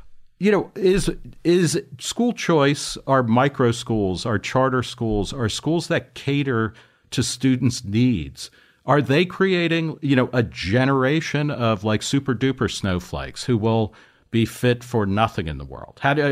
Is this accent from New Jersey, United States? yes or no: yes; New Jersey, United States; where I grew up in New Jersey, the sports powerhouse teams, particularly in basketball and football, were almost always Catholic schools